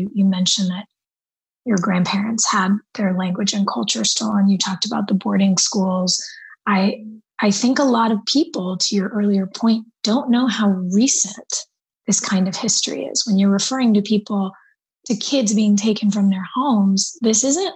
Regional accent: California, United States; I grew up in Southern California.

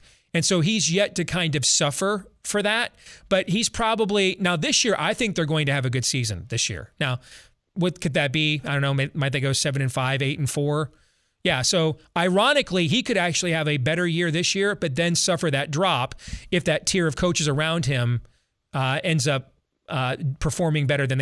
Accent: Michigan, United States; I mean, I grew up in West Michigan.

